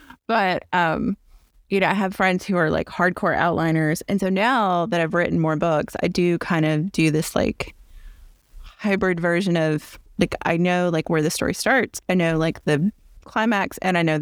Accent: the South, United States; Which, as a Southerner, I'm offended.

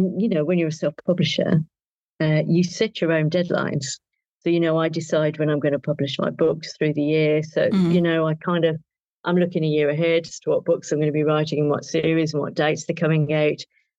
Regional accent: England, United Kingdom; also born or lived in New Zealand; I am very English

